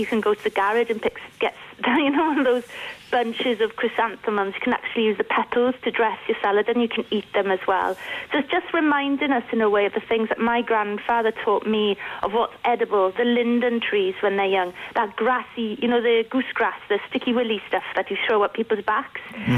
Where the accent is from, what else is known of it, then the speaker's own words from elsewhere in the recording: Leinster, Ireland; Well, I grew up about 50 miles away from the coast, the east coast of Ireland, because I grew up in a place called Treveen, which is, you can see the ferry crossing from Fishguard to Rosslare. And I used to collect mussels from the sea there.